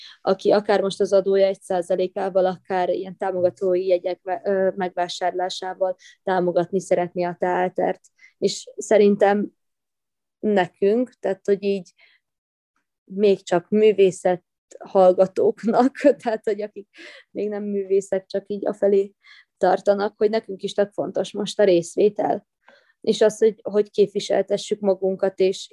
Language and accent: Hungarian; Subotica, Vojvodina, Serbia; amint már említettem, hogy szabadkai vagyok, a határon túliak is lehetőséget kaptak arra, hogy megmutatkozzanak.